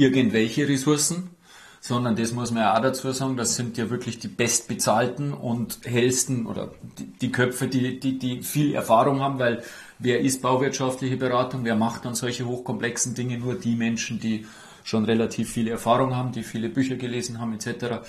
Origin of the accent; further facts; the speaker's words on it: Germany; ich als Deutscher